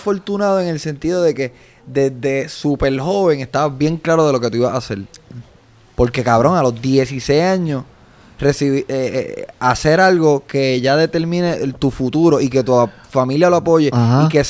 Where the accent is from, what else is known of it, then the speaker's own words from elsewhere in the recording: Santurce, Puerto Rico; Yo soy un pendejo de Santurce.